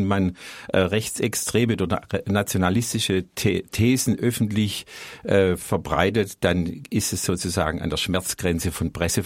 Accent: Germany; wo wir als Deutsche ja auch in einer Pflicht sind.

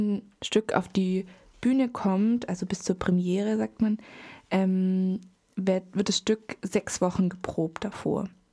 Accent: Schwäbisch Hall, Baden-Württemberg, Germany; ich bin aus Schwäbisch Hall

